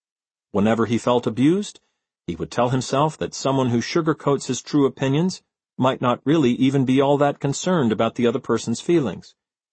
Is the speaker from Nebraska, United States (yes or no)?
no; New York City, New York, United States; I grew up in New York City. My family was out of a Woody Allen movie.